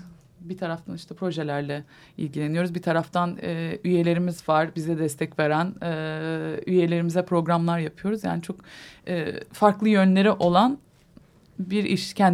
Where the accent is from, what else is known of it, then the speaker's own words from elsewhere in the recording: Ankara, Turkey; Ankara'da büyüdüm. Malum. Ankara'da büyüdüm ve daha sonra Bilkent Üniversitesi'nde devam ettim.